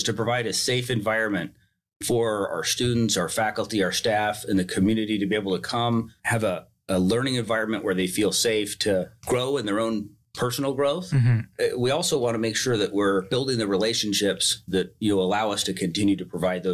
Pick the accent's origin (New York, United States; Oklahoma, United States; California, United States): California, United States; Turlock; Well, I grew up here in Turlock, born here in Turlock.